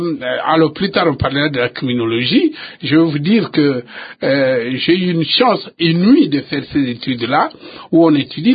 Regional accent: Kikwit, Kwilu, DR Congo; J'ai grandi à Kikwit, je me suis amusé à Lukemi, à Luina, et même dans la rivière Kwilu.

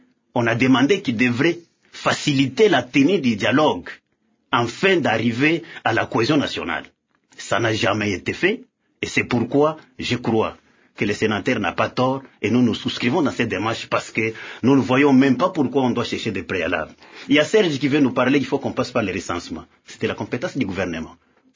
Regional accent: DR Congo; Mais c'est seulement chez nous, au Congo, là, on accepte des choses comme ça.

